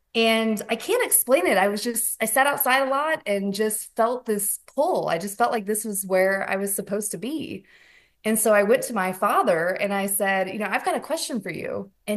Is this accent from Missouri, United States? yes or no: yes; Blue Springs, Missouri, United States; Well, so I grew up in the Kansas City area, Blue Springs specifically, and went through high school, that entire area, and then went to college in Kansas City, started out at UMKC and ended up getting my degree from Park Univers